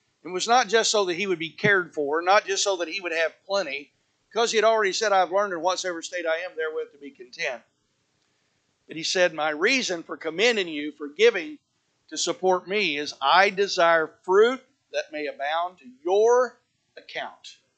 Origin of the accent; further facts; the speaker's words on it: Indiana, United States; And I'm from Indiana. I remember getting my first bicycle for Christmas and trying to ride it out on the slick road that day.